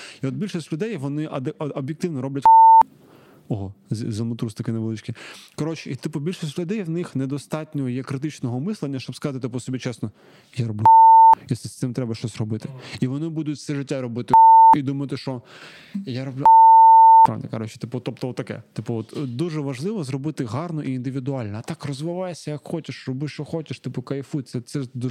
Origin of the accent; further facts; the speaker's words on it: Kharkiv, Kharkiv Oblast, Ukraine; я з Харкова, вибачте, тому я можу таке казати.